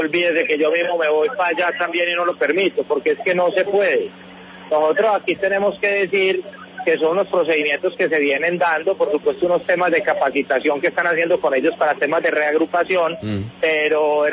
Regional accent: Colombia; como colombianos nos pongamos de acuerdo

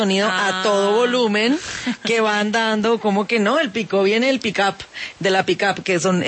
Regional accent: Colombia; soy colombiana

